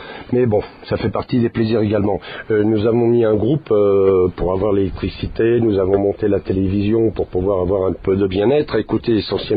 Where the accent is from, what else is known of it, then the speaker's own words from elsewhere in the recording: Paris, Île-de-France, France; je viens de Paris, je vis quotidiennement dans les embouteillages